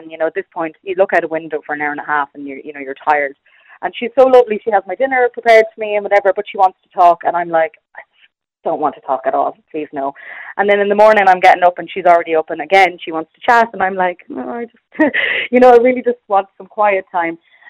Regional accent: Leinster, Ireland; moved away as an adult; now in Dublin, Ireland; I was 19 when I came to Dublin from Louth for college.

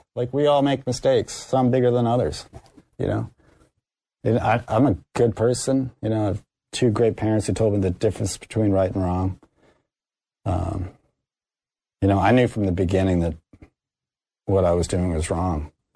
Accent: Boston, Massachusetts, United States; I'm a Bostonian. I grew up in Boston. I'm pretty tough.

